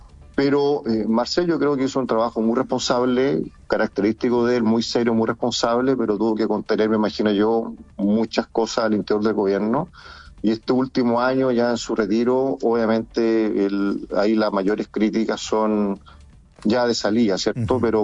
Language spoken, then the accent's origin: Spanish; Chile; si les va bien a ellos, nos va bien a todos nosotros como chilenos.